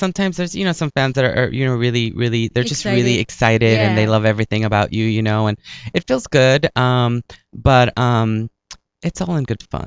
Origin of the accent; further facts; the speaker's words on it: Los Angeles, California, United States; I come from East